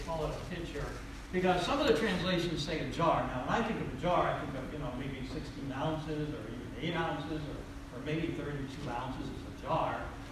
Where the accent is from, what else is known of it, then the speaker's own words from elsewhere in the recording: Troy, New York, United States; I grew up in South Troy, you know, several blocks down south of here